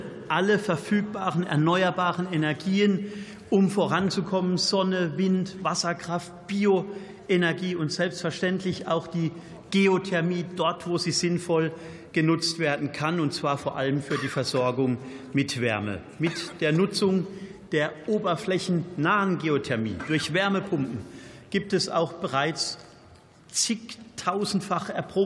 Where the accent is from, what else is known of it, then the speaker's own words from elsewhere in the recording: Germany; Bei mir in meiner Heimat im Oberrheingraben haben wir vor einigen Jahren miterlebt, wie Erdbeben ausgelöst wurden.